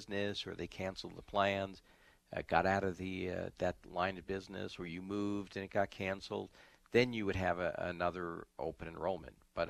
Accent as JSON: {"language": "English", "town": "Staten Island", "region": "New York", "country": "United States", "tie": "born or raised there", "said": "I grew up in New York, and in 1965. A bridge opened, the Verrazano Narrows Bridge, that it connected Brooklyn to Staten Island, which is where I lived."}